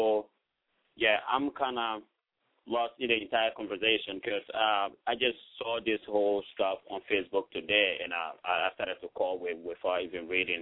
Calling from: Syracuse, New York, United States; I'm calling now from Syracuse, New York.

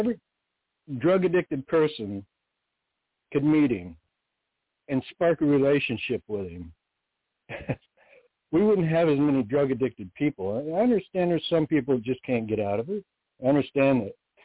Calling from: Michigan, United States; Okay. Yeah, I'm calling out of Michigan.

